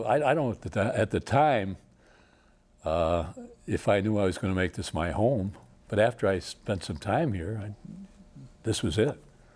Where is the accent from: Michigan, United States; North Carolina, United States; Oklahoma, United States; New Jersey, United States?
Michigan, United States; South Lyon; So I worked in a Dodge plant and then the Michigan's Seamless Tube Company in my hometown of South Lyons.